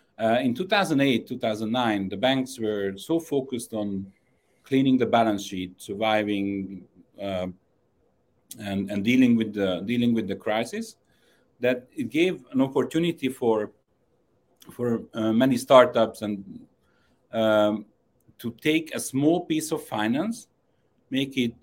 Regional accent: Hungary; English is a second language; also born or lived in France / Spain / United Kingdom / Vienna; I'm from Hungary. Went to school in France and Spain. Mm-hmm. Worked in the UK, in Vienna, in Zurich, and lived in LA. So I'm quite international

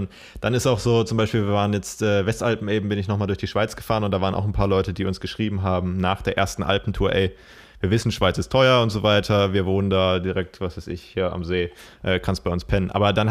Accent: Karlsruhe, Baden-Württemberg, Germany; Ich komme aus Karlsruhe, also ist man innerhalb von 10 Minuten in Frankreich.

